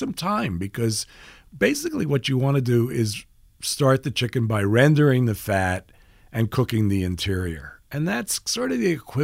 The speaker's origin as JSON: {"language": "English", "town": "Manhattan", "region": "New York", "country": "United States", "tie": "born or raised there", "said": "I grew up in Manhattan, and we used to go to Long Island."}